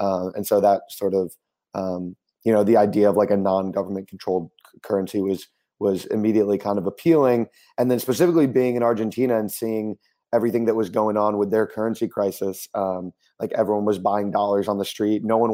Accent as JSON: {"language": "English", "country": "United States", "said": "especially as an American, where we've had a pretty strong fiat currency for a long time"}